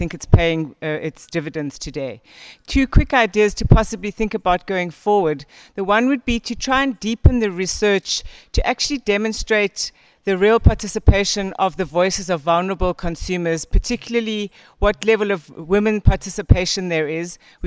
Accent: South Africa; Madam President. Yes, I'm from South Africa

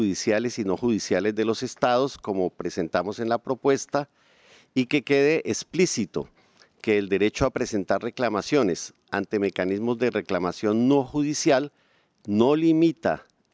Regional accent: Colombia; Como congresista colombiano, quiero hacer aportes

